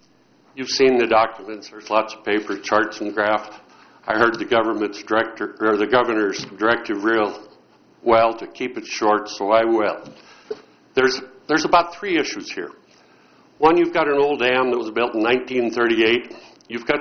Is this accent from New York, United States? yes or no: no; Three Forks, Montana, United States; I'm from Three Forks, Montana.